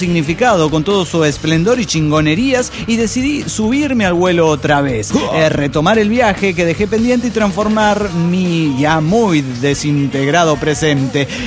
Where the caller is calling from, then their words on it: Quito, Pichincha, Ecuador; Soy el gusano de Quito, Ecuador.